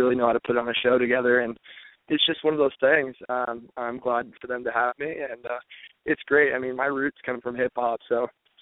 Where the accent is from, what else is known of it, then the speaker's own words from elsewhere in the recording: San Diego, California, United States; I'm from San Diego.